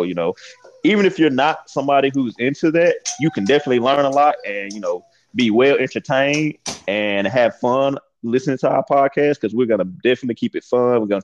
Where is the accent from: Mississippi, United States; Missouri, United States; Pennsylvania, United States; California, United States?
Mississippi, United States; Tupelo; now in Florida, United States; just a guy from Tupelo, Mississippi, as he mentioned, born and raised in Mississippi.